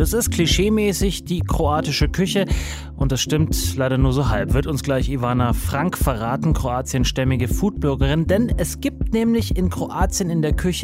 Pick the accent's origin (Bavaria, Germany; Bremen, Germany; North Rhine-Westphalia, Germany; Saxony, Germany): Bavaria, Germany; Du und ich, wir kommen beide aus Oberbayern.